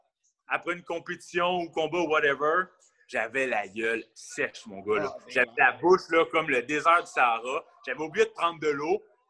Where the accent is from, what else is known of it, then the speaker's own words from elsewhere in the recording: Quebec, Canada; accent: Quebec; c'est sûr que je vais toujours garder ma petite touche québécoise, puis mon petit accent